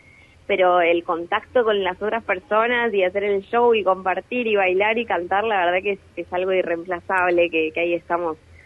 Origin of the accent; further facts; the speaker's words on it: Ushuaia, Tierra del Fuego, Argentina; que es una canción que yo compuse para Ushuaia, yo soy de Ushuaia.